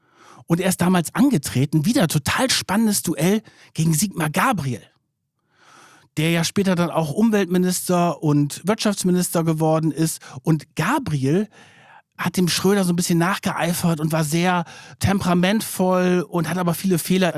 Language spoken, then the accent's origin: German; Germany; Ich komme aus der Nähe von Bremen